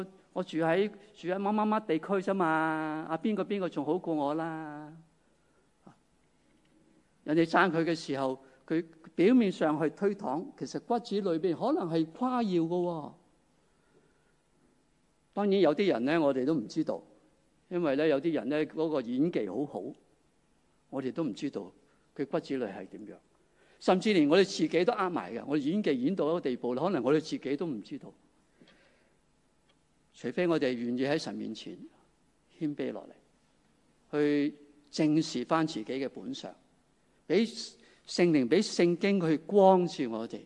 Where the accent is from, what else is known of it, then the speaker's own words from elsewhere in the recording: Hong Kong; 我哋香港人